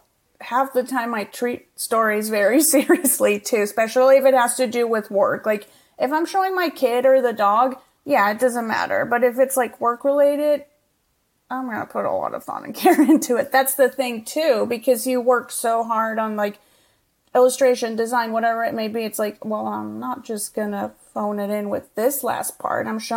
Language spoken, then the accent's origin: English; Colombia; English is a second language; also born or lived in Canada / New York; now in Los Angeles, United States; I am from Colombia, but I've lived in North America for the past almost 20 years now. So I went to school in Canada and then moved to New York. And 3.5 years ago, I moved to LA with my husband